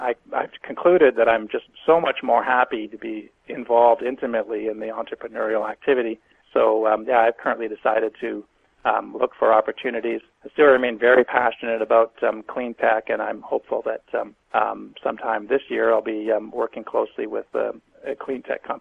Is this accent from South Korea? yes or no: no; Canada; now in United States; I grew up in Canada, and I've done business both in Canada and here in the United States. More or less, half my time in each country. So I know both cultures very well.